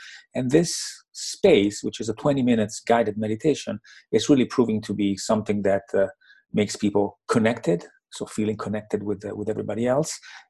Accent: Italy; English is a second language; I am from Italy

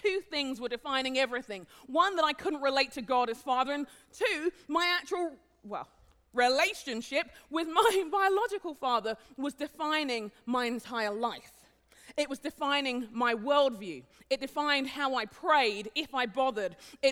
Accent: London, United Kingdom; now in Minneapolis, United States; I'm not from around here. I live in Minneapolis. I am not from Minneapolis either. I grew up in London, in England, and my heritage is Nigerian, so I am both.

